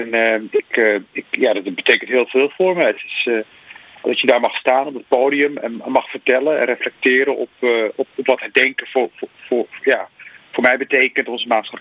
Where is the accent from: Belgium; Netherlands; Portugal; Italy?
Netherlands; Rotterdam, South Holland; En ik herinner me als kind in Rotterdam dat op 4 mei heel erg stil werd. We woonden in Rotterdam-Noord en...